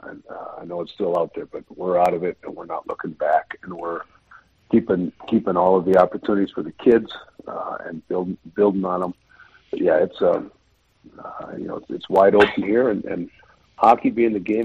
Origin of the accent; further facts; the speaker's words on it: Minnesota, United States; You know, I grew up in Minnesota, and kids get a chance.